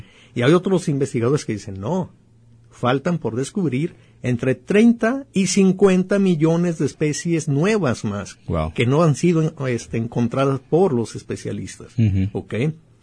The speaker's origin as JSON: {"language": "Spanish", "country": "Mexico", "said": "como mexicanos tenemos que sentirnos orgullosos de esa, claro, gran riqueza."}